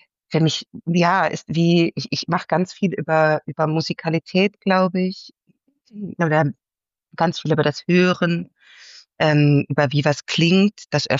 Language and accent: German; Swabia, Germany; Und ich selber komme aus Schwaben, also hab alemannische Eltern.